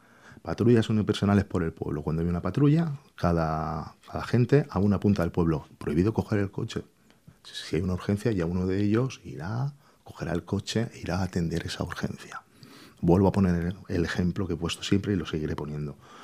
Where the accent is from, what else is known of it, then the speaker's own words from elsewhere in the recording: Elche, Valencian Community, Spain; soy de Elche y un compañero será de Alicante.